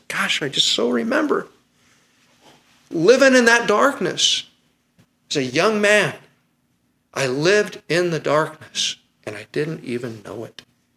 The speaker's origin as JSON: {"language": "English", "town": "Fremont", "region": "California", "country": "United States", "tie": "born or raised there", "said": "I remember growing up in Fremont"}